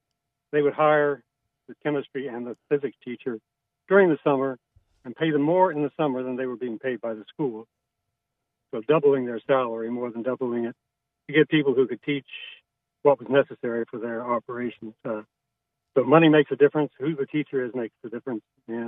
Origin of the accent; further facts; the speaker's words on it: Circleville, Ohio, United States; I'm from Circleville, Ohio. I grew up in the 50s, and DuPont plant moved there